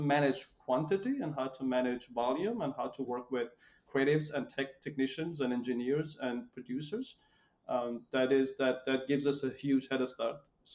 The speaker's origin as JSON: {"language": "English", "country": "Iran", "tie": "born or raised there", "moved": "yes", "said": "I came from Iran"}